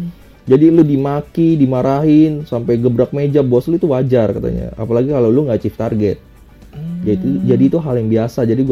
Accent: Bekasi, West Java, Indonesia; lu bayangin gua orang Bekasi, ya kan, enggak punya database.

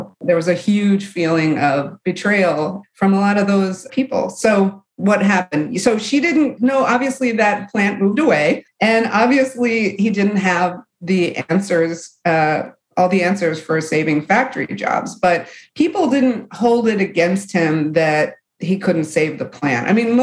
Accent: Michigan, United States; And I'm from the Rust Belt. I'm from Michigan.

